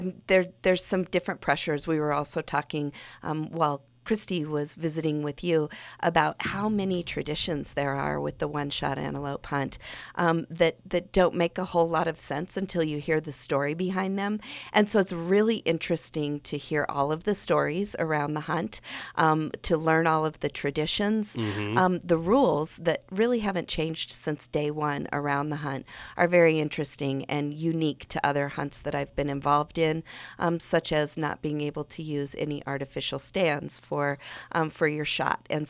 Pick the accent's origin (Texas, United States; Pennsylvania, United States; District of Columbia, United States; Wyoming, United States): Wyoming, United States; Gillette; I grew up in Gillette, and I grew up knowing about the one-shot antelope hunt